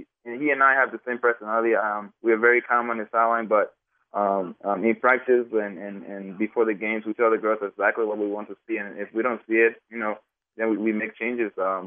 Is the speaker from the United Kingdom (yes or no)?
no; Liberia; born there; Well, I was born in West Africa, Liberia, and I started playing soccer when I was about 5.